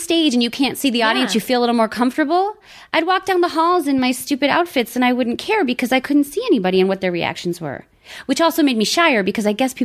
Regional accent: Flushing, New York, United States; also born or lived in Long Island; And I moved from Flushing to Long Island. But I went from like Queens, like super duper, like very diverse Queens to very white, somewhat very Jewish Long Island. So it was weird.

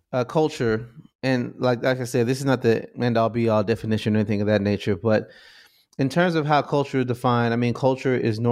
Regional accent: United States; That was a cultural class because I'm growing up in America where that doesn't mean anything.

